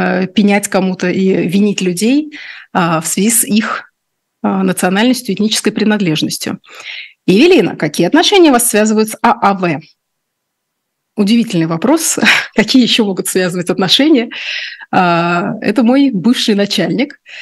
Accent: Russia; born there; я человек, который родилась в России, я не очень погружена в глубины, да, этого конфликта

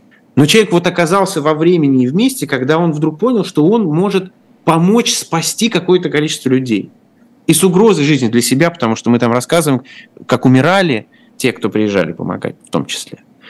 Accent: Orenburg, Orenburg Oblast, Russia; в моем родном городе, в Оренбурге.

